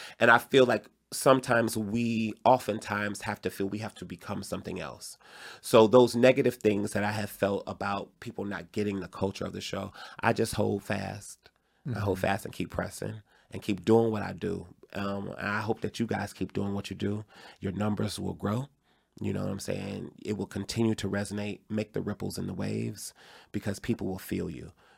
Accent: Detroit, Michigan, United States; because I am from Detroit, if I got to fuck somebody up, I may not get to the show on time.

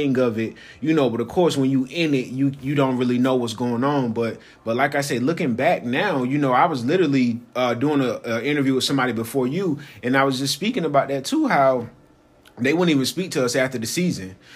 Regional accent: Valdosta, Georgia, United States; racism and some tension and stuff like that growing up in Valdosta.

